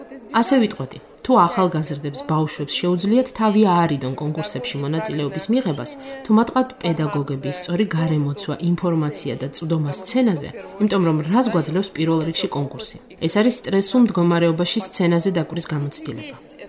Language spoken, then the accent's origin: Georgian; Russia; Georgian is a second language; ვინაიდან რუსეთიდან ვარ და ვმოგზაურობ